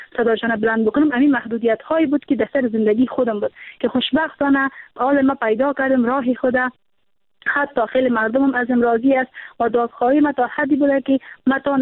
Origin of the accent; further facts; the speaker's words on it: Samangan, Afghanistan; تمام دختر خانمایی که در ولایت ما هستن، چون ولایت سمنگان کاملا یک ولایت سنتی هست